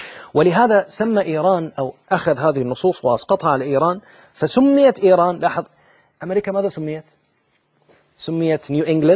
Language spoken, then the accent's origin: Arabic; Bahrain; صحابي عندنا في البحرين